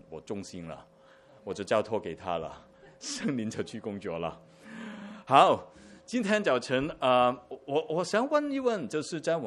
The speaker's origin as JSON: {"language": "Chinese", "country": "Hong Kong", "tie": "born or raised there", "said": "在城市当中长大的，我是在香港长大的。"}